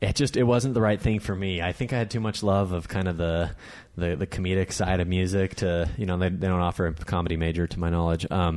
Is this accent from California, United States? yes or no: yes; Livermore, California, United States; now in Salt Lake City, United States; So, Livermore, specifically in the east part of San Francisco.